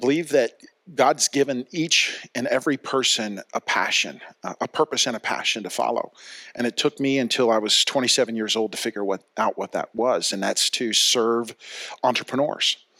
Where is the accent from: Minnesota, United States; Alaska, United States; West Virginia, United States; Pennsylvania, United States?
Pennsylvania, United States; Philadelphia; now in Santa Maria, United States; Originally Philly, but now Santa Maria.